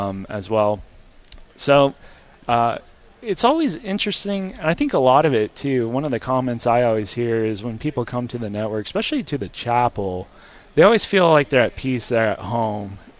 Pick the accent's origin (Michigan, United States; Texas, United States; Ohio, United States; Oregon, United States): Texas, United States; Yeah, I've been really proud of my home state, Texas.